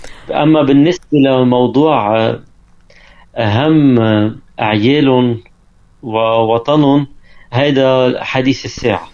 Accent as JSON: {"language": "Arabic", "country": "Lebanon", "lives_now": "Bahrain", "said": "شهر واصل على البحرين وأنا عابر من لبنان للبحرين"}